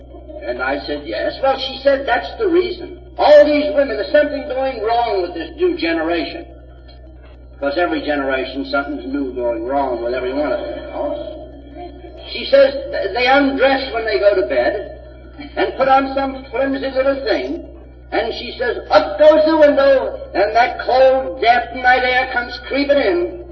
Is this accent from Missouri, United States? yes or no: no; Lewiston, Maine, United States; also born or lived in Saco; in a little town called Saco, Maine. I was reared in Lewiston, Maine.